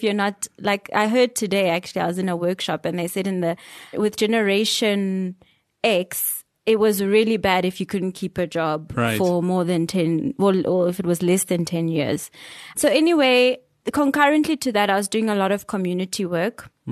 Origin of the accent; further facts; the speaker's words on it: Sekhukhune, Limpopo, South Africa; born and bred in Sekhukhune, Limpopo.